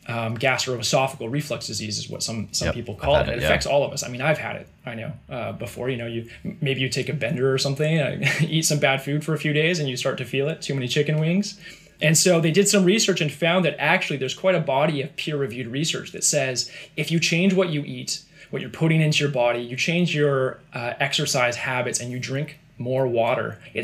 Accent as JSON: {"language": "English", "town": "Vancouver", "region": "British Columbia", "country": "Canada", "tie": "born or raised there", "said": "we're from Vancouver. I'm born and raised in Vancouver"}